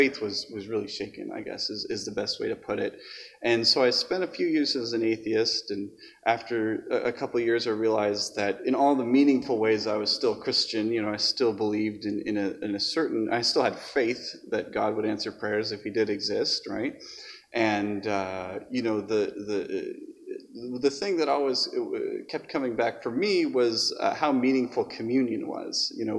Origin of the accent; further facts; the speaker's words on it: Ketchikan, Alaska, United States; And so I'm from Ketchikan, Alaska, and I've lived there for 15 years as he was leaving the Coast Guard and as he retired.